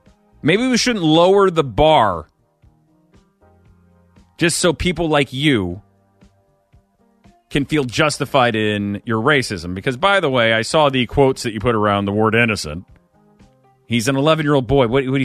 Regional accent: St. Louis, Missouri, United States; but I'm from St. Louis and I know the area pretty well.

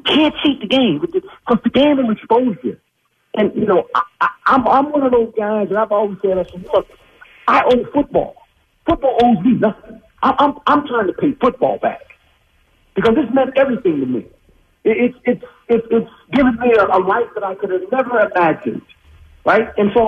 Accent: West Coast, United States; I'm a Philly guy. And I'm from the West Coast, man. I'm from the West Coast.

